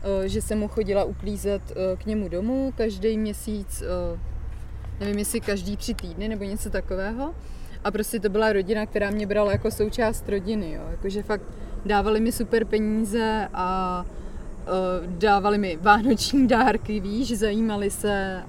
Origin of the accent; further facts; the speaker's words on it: Bohemia, Czechia; moved away as an adult; now in Canada; přijela jsem z Čech, kde jsem byla manažérka